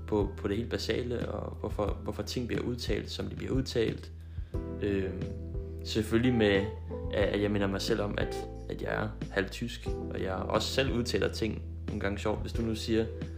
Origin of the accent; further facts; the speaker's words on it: Region of Southern Denmark, Denmark; Altså, jeg er opvokset i Jylland.